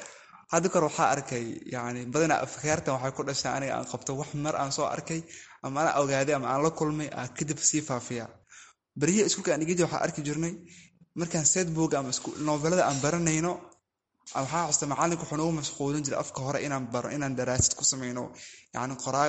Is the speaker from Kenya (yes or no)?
yes; Kenya; asalkii waxaan ka imaaday reer Kenya ahay, dadka dhalinyarada qaxootiga wax ku soo bartaa ahay.